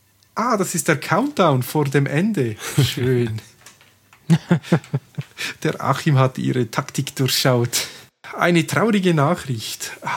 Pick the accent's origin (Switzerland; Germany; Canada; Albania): Switzerland; Graubünden; aus meiner Heimat, aus dem Bündnerland, genauer gesagt aus Chur, unserer Hauptstadt des Kantons